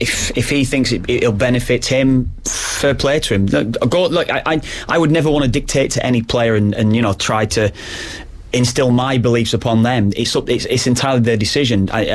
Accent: Nigeria; I'm Nigerian, pretty much along the lines of how I felt growing up.

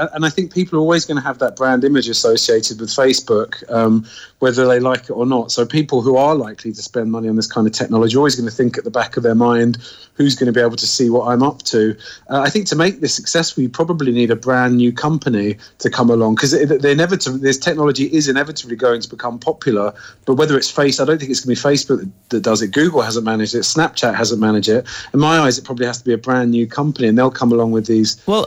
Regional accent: London, United Kingdom; I grew up in London

